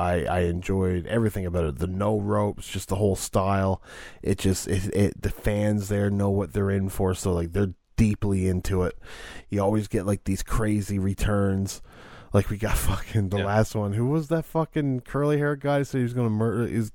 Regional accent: Canada; I'm from Canada

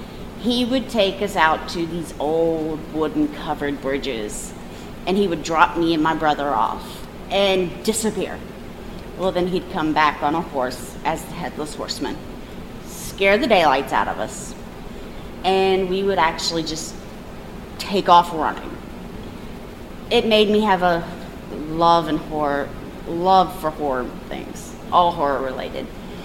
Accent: Warner Robins, Georgia, United States; also born or lived in Easley, South Carolina; I was born and raised in Warner Robins, Georgia. Grew up half my life in Easley, Pickens area, South Carolina.

